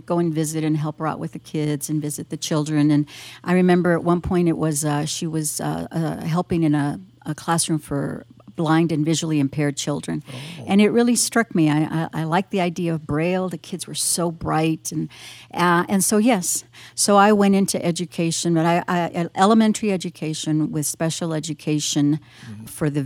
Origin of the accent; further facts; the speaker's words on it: Laredo, Texas, United States; first language Spanish; English is a second language; I was born and raised in Laredo, Texas. I was an only child. Spanish was my first language. Mm. And that was a struggle to learn English.